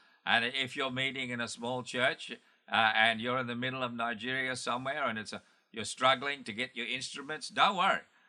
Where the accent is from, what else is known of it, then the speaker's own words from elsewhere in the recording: Australia; myself, I'm an Australian and you're African